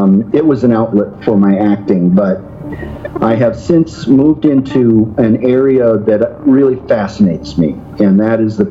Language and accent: English; Iowa, United States; I grew up in Iowa, around the corner from Brad Steiger, who is another paranormal researcher.